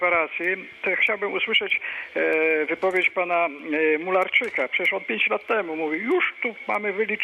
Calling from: Ośno Lubuskie, Lubusz Voivodeship, Poland; No jestem z Ośna Lubuskiego.

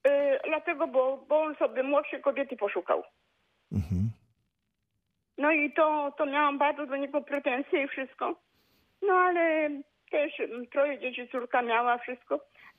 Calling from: Zielona Góra, Lubusz Voivodeship, Poland; ja z Zielonej Góry dzwonię.

